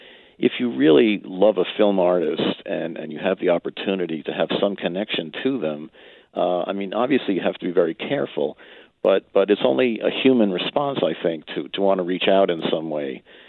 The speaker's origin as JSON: {"language": "English", "region": "New York", "country": "United States", "tie": "born or raised there", "said": "I grew up in New York and in the suburbs, and I was able to see a lot of great movies in the revival houses and occasionally on TV."}